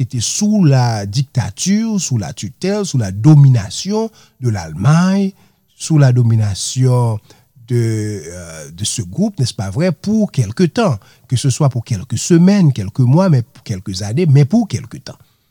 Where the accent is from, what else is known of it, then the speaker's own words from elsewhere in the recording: Haiti; en tant qu'Haïtien, nous connaissons l'histoire, non?